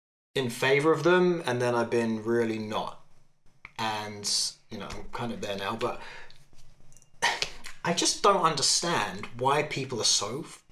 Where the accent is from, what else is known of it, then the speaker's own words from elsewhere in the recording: England, United Kingdom; now in United States; For intents and purposes, I'm English, really.